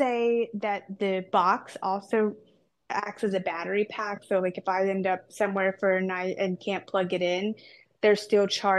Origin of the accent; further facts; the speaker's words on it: Clarksburg, West Virginia, United States; I grew up in Clarksburg.